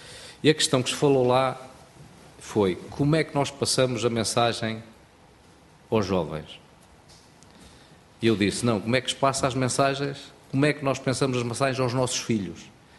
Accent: Pinhel, Guarda, Portugal; e eu sou de Pinhel, ir no fim de semana a Pinhel, não dava.

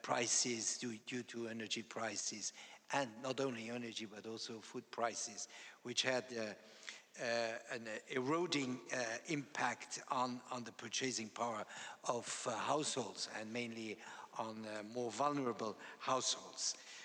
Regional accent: Luxembourg; as you mentioned, that I'm from Luxembourg

